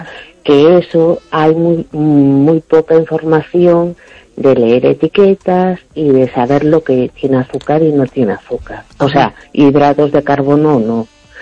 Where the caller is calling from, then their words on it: A Coruña, Galicia, Spain; de La Coruña.